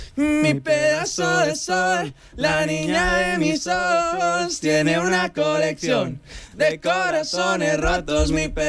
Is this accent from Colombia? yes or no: yes; Colombia; Claro, es que imagínate, soy de Colombia y en mi familia toman café todo el día sin azúcar ni nada